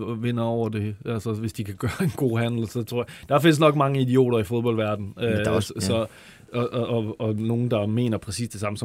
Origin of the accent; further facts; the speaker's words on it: Poland; Jeg er polak, ja.